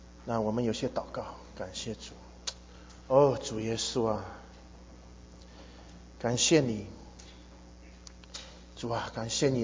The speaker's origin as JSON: {"language": "Chinese", "region": "Shanghai", "country": "China", "tie": "born or raised there", "said": "我家里是不信主的，而且不信任何神。我家是上海，就是我是上海出生，我家是上海人。"}